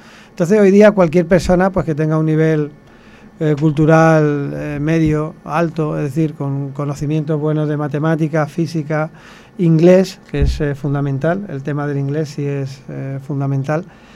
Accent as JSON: {"language": "Spanish", "town": "Málaga", "region": "Andalusia", "country": "Spain", "said": "como bien le he dicho antes, yo soy malagueño, llevo muchos años en el aeroclub, desde el año 95"}